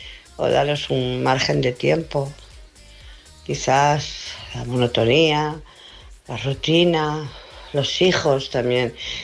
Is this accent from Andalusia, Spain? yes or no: no; Barcelona, Catalonia, Spain; de Barcelona.